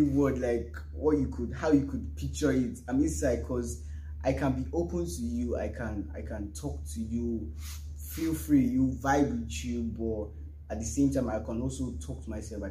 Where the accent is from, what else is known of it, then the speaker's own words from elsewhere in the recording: Cross River, Nigeria; Nigerian. Yeah. And I'm from Cross River. I'm from Cross River in Yako Local Government Area, to be precise.